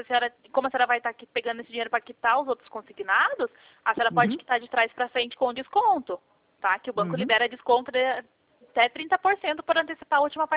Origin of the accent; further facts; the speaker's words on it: Curitiba, Paraná, Brazil; É que eu sou aqui, daqui de Curitiba, tá?